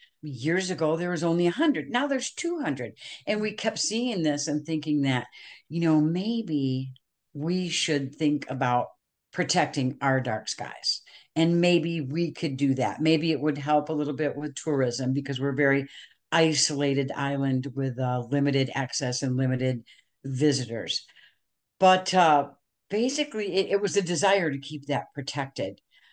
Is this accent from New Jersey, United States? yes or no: no; Michigan, United States; and I grew up in Southern Michigan.